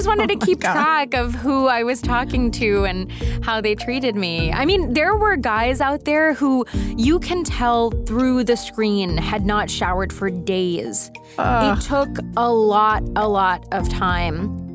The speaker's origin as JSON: {"language": "English", "country": "United States", "tie": "born or raised there", "said": "it may not seem like a huge difference because we're both Indian, but it's basically like dating someone from a foreign country. I mean, I grew up American on McDonald's Happy Meals."}